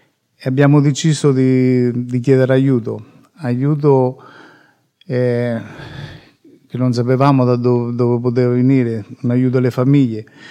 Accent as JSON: {"language": "Italian", "town": "Civitanova Marche", "region": "Marche", "country": "Italy", "said": "Io vengo da Civitanova, vicino Loreto"}